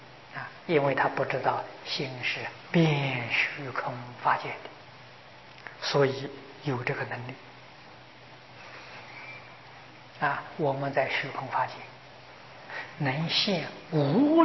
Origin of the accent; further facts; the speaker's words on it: China; 我们中国人从前读书啊，目的是读书变化气质啊